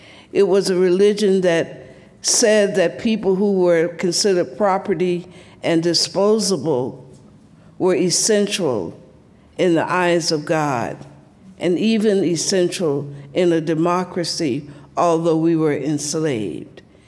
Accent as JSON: {"language": "English", "town": "Columbus", "region": "Georgia", "country": "United States", "tie": "born or raised there", "said": "So as a little black girl growing up in the South, I was deeply influenced by this black folk religion."}